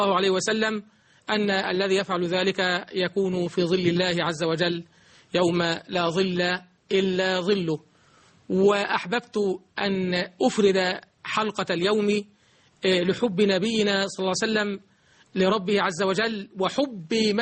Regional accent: Egypt; اللهم اجعل بلدنا مصر بلدا أمن وأمان،

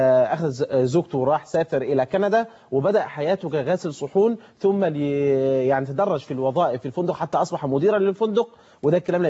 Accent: Egypt; في لهجتنا هنا المصريين

